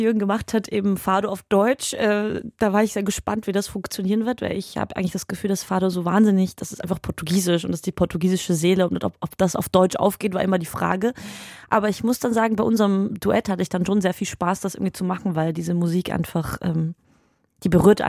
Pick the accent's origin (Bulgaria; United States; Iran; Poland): Bulgaria; Also ich bin Bulgare